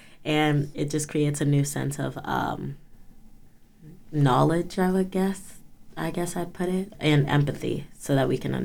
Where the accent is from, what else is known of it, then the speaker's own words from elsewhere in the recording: Braddock, Pennsylvania, United States; For me, I grew up in Braddock. So we have a steel mill right near us.